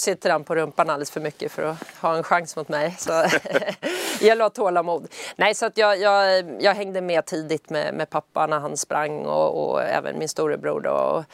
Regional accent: Södertälje, Stockholm County, Sweden; Jag hade ju småsprungit lite mindre lopp i Södertälje där jag är uppvuxen.

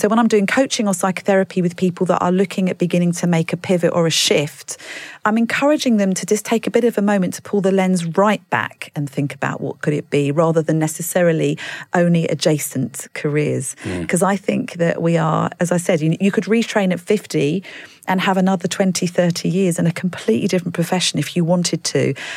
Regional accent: Gravesend, South East England, United Kingdom; I grew up in Gravesend, which is not the most exciting of places.

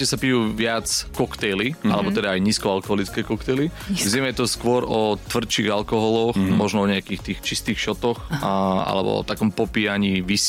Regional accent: Snina, Prešov Region, Slovakia; keďže pochádzam z východu zo Sniny.

